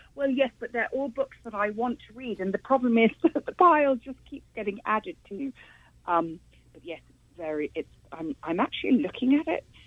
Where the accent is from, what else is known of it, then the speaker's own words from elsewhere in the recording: United Kingdom; now in Connecticut, United States; I'm still British.